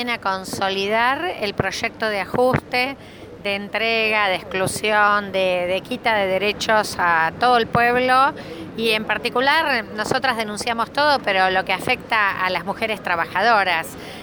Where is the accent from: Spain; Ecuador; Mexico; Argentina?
Argentina; Creo que tenemos que aprender como argentinos y argentinas la lección de las urnas.